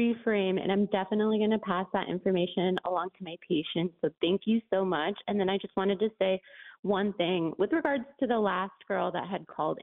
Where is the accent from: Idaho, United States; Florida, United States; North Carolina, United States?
Florida, United States; Miami; So I'm from Miami. I'm a pediatrician out here.